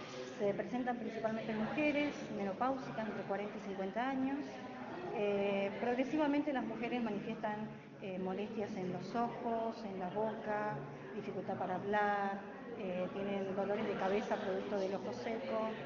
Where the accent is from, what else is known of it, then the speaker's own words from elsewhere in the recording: Posadas, Misiones, Argentina; also born or lived in Buenos Aires; yo soy nativa de esta provincia. Después de formarme en la Universidad de Buenos Aires durante 15 años, decidí volver con mi familia a Posadas